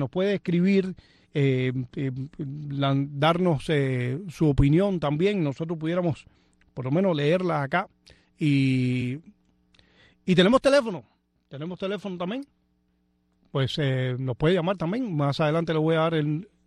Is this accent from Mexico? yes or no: no; Punta Brava, Havana, Cuba; de mi pueblo, de Punta Brava.